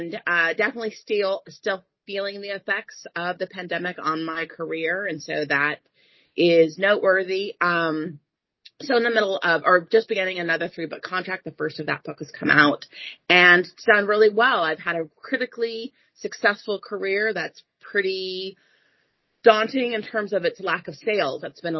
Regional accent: Virginia, United States; now in Houston, United States; I was from Northern Virginia, DC area.

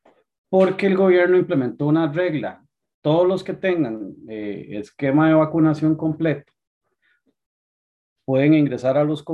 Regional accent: Heredia, Costa Rica; born there; 28 de octubre de 1977, nací en Heredia, Costa Rica.

